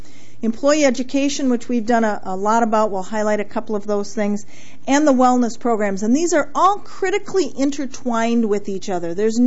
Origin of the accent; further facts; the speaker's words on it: Wisconsin, United States; I hail from the Fox River Valley, so I'm here from about 3 hours away